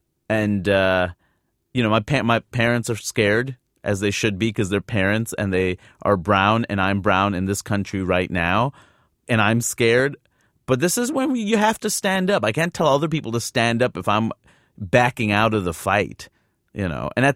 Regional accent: New York City, New York, United States; she's worried about me walking around in New York. And I am from New York.

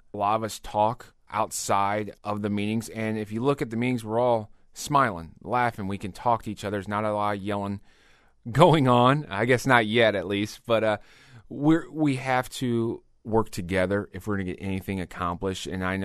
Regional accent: Springfield, Illinois, United States; I'm from Springfield. I'm a product of District 186. I'm a graduate of Southeast High School. The only time I've been gone is when I went off to college.

